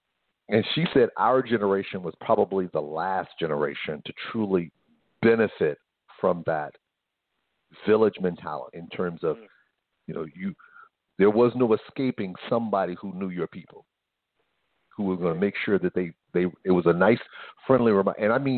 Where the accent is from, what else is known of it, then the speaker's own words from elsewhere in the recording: Pine Bluff, Arkansas, United States; I talked to her about this offline, about how I said when I grew up in Pine Bluff, hated going to school.